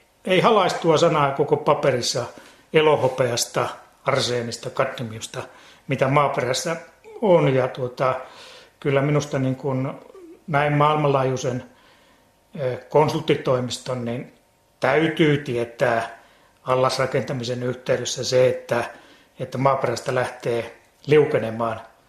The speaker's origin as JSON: {"language": "Finnish", "town": "Kemijärvi", "region": "Lapland", "country": "Finland", "said": "kun olen tuosta Kemijärveltä kotoisin"}